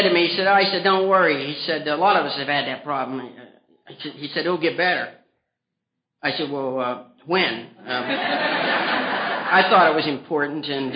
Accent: Martins Ferry, Ohio, United States; born there; I was born in Ohio, and I'm on the Ohio River in a small town south of Pittsburgh, a place called Martin's Ferry.

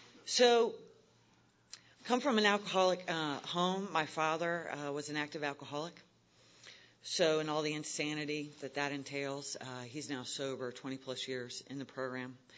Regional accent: Richmond, Virginia, United States; I'm from Richmond, Virginia, so I'm going to break it down Southern style for you.

